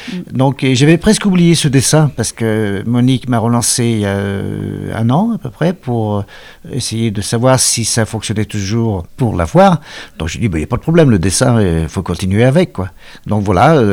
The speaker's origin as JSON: {"language": "French", "town": "Lyon", "region": "Auvergne-Rhône-Alpes", "country": "France", "tie": "born there", "said": "Parce que je suis né à Lyon, j'ai fait mes débuts à Paris, ensuite je suis revenu à Lyon"}